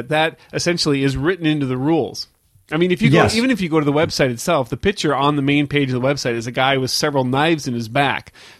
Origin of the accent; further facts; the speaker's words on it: Ireland; But then when they saw that I bleed green because I am Irish, then they would feel really bad about